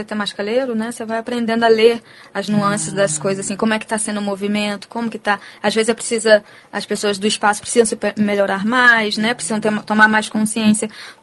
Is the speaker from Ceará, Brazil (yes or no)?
yes; Ceará, Brazil; now in Niterói, Brazil; Mas eu mesma sou cearense, eu sou do Nordeste, né?